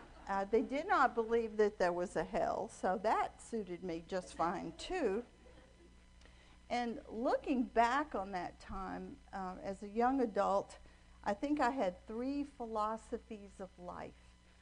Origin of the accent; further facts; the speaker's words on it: Atlanta, Georgia, United States; born there; I was born in Atlanta. I'm an only child.